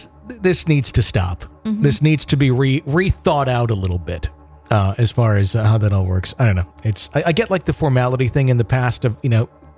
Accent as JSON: {"language": "English", "region": "the South", "country": "United States", "tie": "born or raised there", "said": "well, I grew up in the South, and we don't do that after Labor Day, right?"}